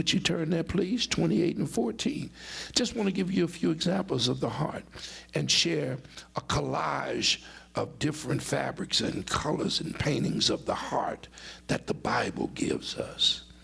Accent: New Orleans, Louisiana, United States; From New Orleans, a lot of them folk, I'm from the Mighty Nine.

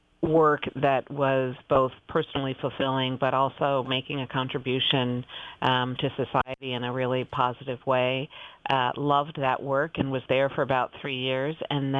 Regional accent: Cleveland, Ohio, United States; You know, I remember I grew up in Cleveland, Ohio, mm-hmm. And my father had season tickets to the Cleveland Cavaliers for many, many, many years.

